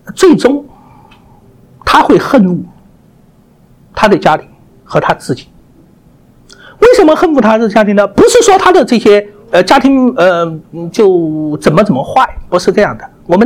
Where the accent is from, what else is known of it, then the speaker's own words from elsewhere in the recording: Guiyang, Guizhou, China; born there; 我是出生在贵州省贵阳市。